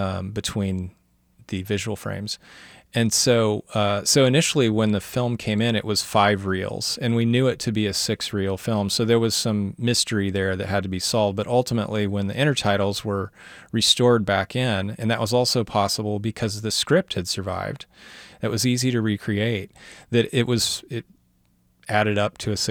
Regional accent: Oklahoma, United States; And I grew up in Oklahoma, so I've always kind of been around Native American culture and people

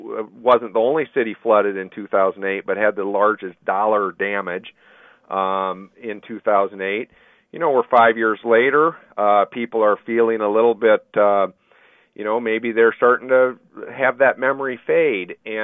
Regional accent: Iowa, United States; You know, I don't remember as a kid growing up in Iowa, North Liberty and cities like that getting 8 inches of rain.

